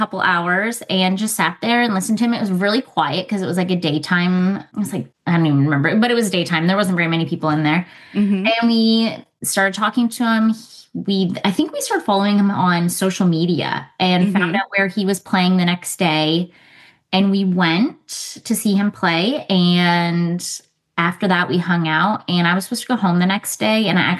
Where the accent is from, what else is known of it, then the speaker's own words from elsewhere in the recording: Canada; now in Nashville, United States; Okay. So yeah, we are in Nashville and I'm actually originally from Canada.